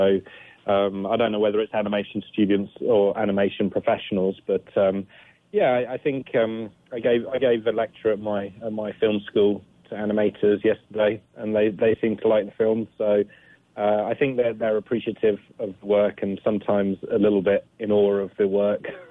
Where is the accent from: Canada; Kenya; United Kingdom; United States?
United Kingdom; I think growing up in Britain and the background that I come from